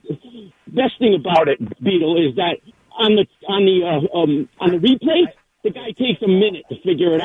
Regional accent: Rhode Island, United States; I'm originally from Rhode Island, and you could probably fill up the Library of Congress with all the stories from Rhode Island.

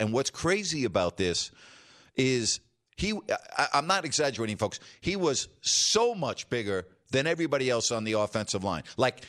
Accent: New York, United States; I grew up in New York, and as a kid, and still to this day, but we had season tickets to both the Giants and the Jets.

